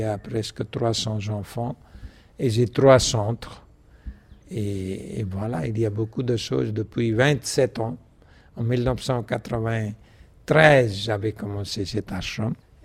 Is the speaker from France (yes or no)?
no; Nepal; first language Nepali; French is a second language; Comme j'avais presque oublié ma langue maternelle, les gens pensaient que je n'étais pas un Népalais, j'étais un Indien.